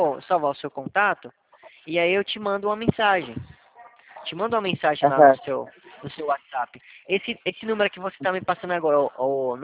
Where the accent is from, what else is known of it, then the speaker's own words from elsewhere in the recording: Atibaia, São Paulo, Brazil; Eu sou aqui de Atibaia, São Paulo.